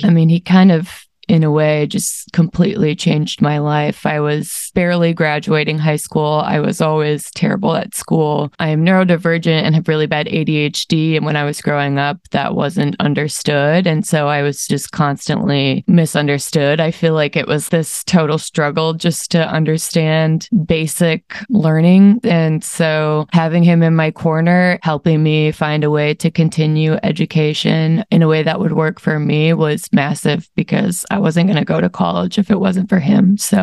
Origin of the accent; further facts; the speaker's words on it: Rosemount, Minnesota, United States; maybe it was because I was from Rosemont, Minnesota